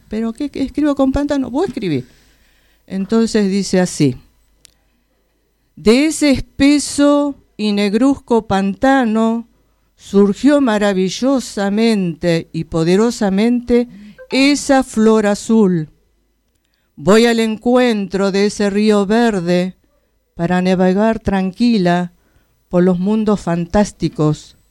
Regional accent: Monte Grande, Buenos Aires Province, Argentina; born there; Nací en Monte Grande, en la provincia de Buenos Aires. Es ajá. la zona sur. Allí nací yo.

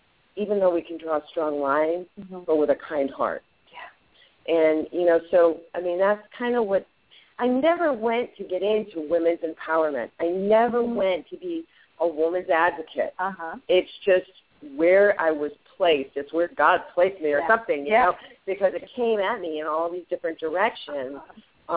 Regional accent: Boston, Massachusetts, United States; You know, I grew up in Boston under a house in Boston, Massachusetts, and somebody reached out their hand to me

